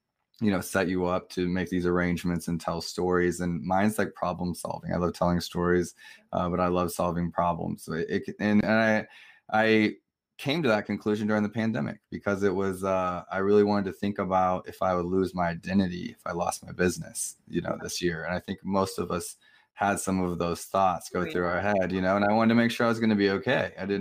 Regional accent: Midwest, United States; I'm from the Midwest, you know, like that stuff is cool.

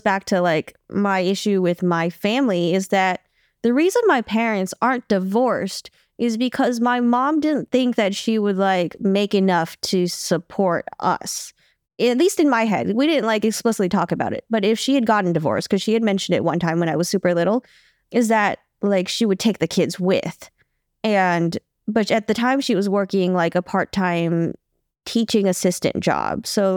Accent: United States; because growing up in America, clearly I went home with some kind of expectation

